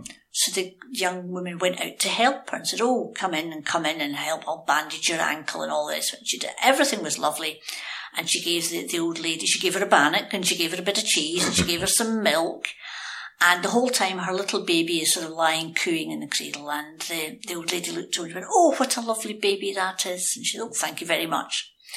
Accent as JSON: {"language": "English", "town": "Glasgow", "region": "Scotland", "country": "United Kingdom", "tie": "born or raised there", "said": "growing up in Glasgow in the late 60s"}